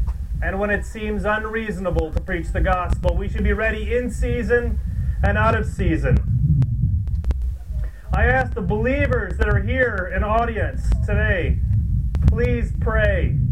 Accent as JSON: {"language": "English", "region": "Alberta", "country": "Canada", "said": "I came all the way from Alberta in Canada."}